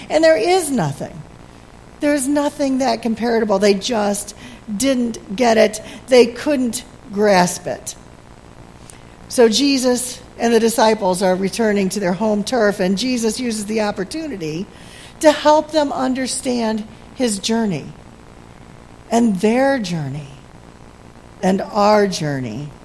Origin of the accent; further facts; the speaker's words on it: Toledo, Ohio, United States; I am from Toledo, as you know.